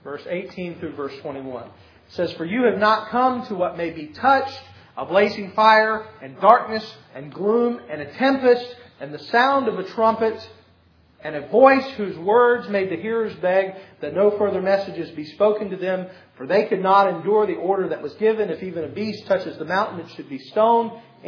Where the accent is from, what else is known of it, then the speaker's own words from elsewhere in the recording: Florida, United States; And that's okay. We're from Florida. We're used to it.